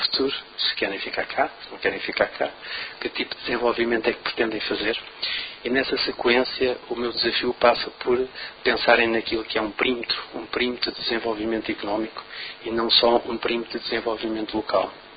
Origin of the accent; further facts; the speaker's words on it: Leiria, Portugal; born there; Eu não moro cá, não sou de cá, nasci em Leiria.